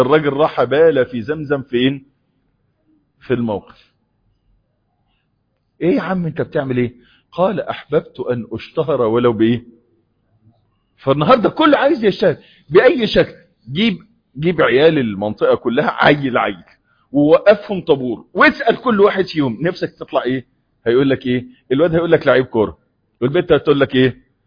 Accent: Egypt; احنا عندنا في مصر احنا 110 مليون، عندنا ازمه في العماله.

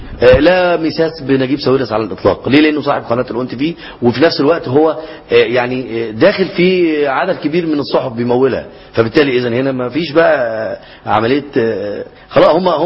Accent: Egypt; عندنا في مصر

